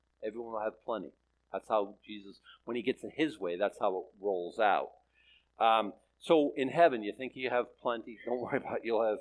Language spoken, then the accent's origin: English; United States; born there; I wasn't born in deepest darkness. I was born right here in America.